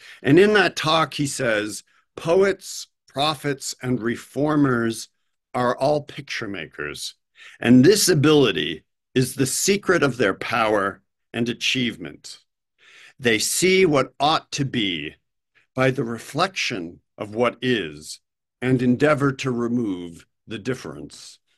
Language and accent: English; United States; I, as an American, need to confront that and try to make sense of it.